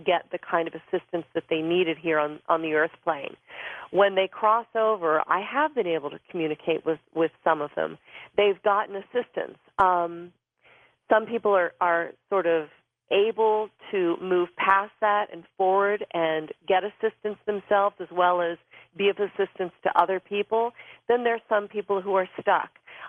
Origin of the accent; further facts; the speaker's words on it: Bedford, Pennsylvania, United States; I was from Bedford.